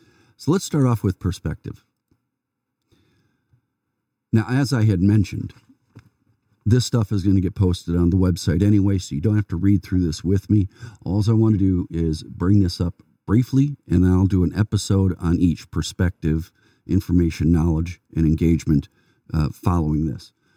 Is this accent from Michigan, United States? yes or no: yes; Detroit, Michigan, United States; I was born in the Detroit area. Yes, I did live in Detroit proper during the earliest part of my life, but we moved out to the suburbs fairly quickly.